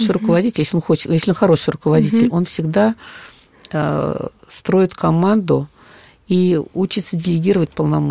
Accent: Moscow, Russia; Хотя сама я москвичка.

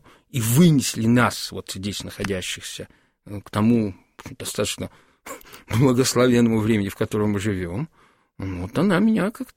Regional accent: Russia; Все-таки я из России, это первое.

